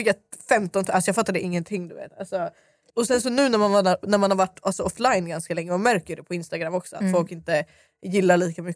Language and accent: Swedish; Stockholm, Stockholm County, Sweden; Jag är 22, jag är 00 och jag är uppväxt i Dalen och Skarpnäck.